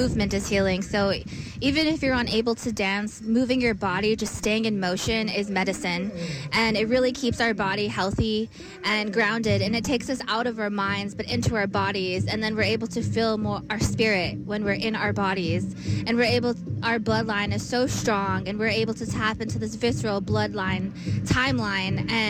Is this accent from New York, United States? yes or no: no; Wisconsin Dells, Wisconsin, United States; also born or lived in San Diego Pueblo; I'm from Wisconsin Dells, Wisconsin, and San Diego Pueblo. I'm from the Ho-Chunk Nation.